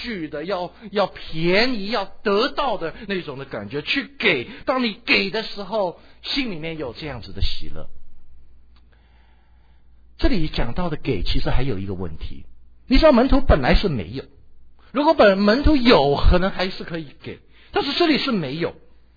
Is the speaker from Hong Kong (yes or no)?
yes; Hong Kong; 自小到大，我在一个上海人，我是上海人啊，我在香港上海人的家里面长大